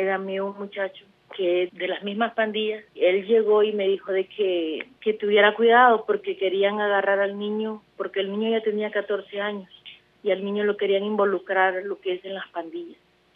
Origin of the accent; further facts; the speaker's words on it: El Salvador; Yo soy del país del Salvador. Yo no me podía quejar de todas las bendiciones